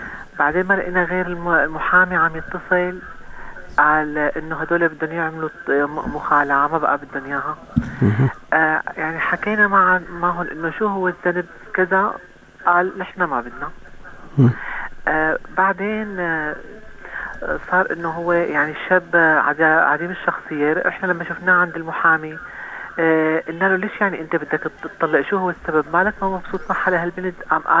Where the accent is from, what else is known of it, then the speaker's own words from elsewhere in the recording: Syria; من الشام.